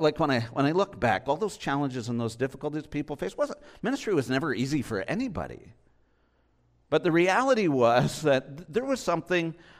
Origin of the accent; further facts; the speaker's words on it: Ontario, Canada; Right across from Cleveland, Ohio is where I grew up on the Canadian side. I grew up just south of Detroit, Michigan. Very Americanized where I'm from.